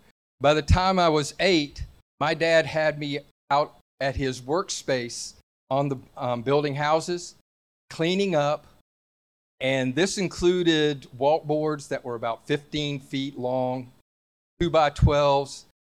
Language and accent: English; Atlanta, Georgia, United States; I grew up here in Atlanta. I'm going to give my age away. I was born in 1957. On a farm on Briarcliff Road, 5 acres.